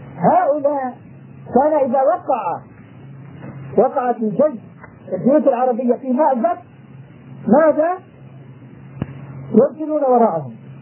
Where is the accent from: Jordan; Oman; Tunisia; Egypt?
Jordan; الذين عندنا في الأردن